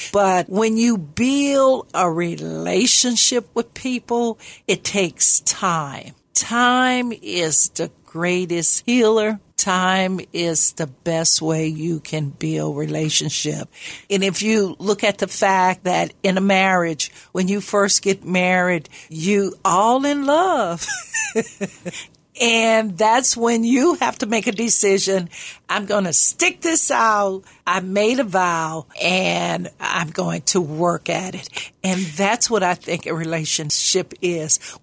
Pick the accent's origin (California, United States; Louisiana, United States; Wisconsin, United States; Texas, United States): Louisiana, United States; New Orleans; now in St. Louis, United States; And as I grew up in New Orleans, I noticed that racism was very forward.